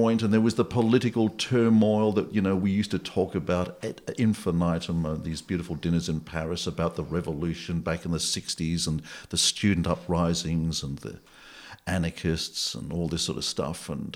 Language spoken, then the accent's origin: English; Australia; I didn't realise that until I came back to Australia, because I'm always harbouring this notion that I'm an Aussie.